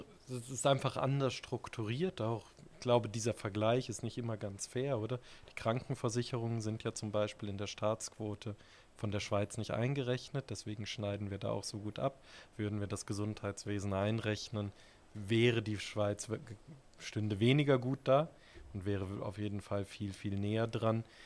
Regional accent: Germany; Das war für mich als Deutscher unverständlich

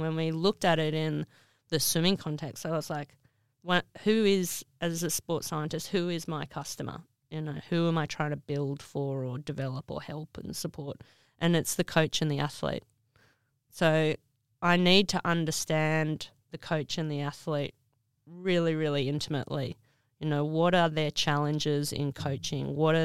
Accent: Sydney, New South Wales, Australia; So I grew up in Sydney, went to the University of Sydney

